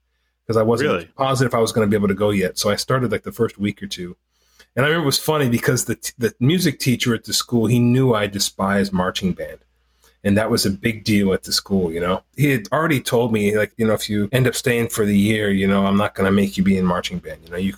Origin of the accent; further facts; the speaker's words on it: Colorado Springs, Colorado, United States; because I came from Colorado Springs, where I had, you know, spent from eighth grade through junior high school. It was a pretty conservative place.